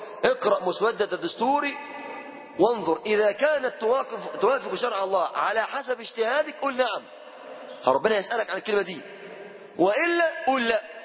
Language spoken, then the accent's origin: Arabic; Egypt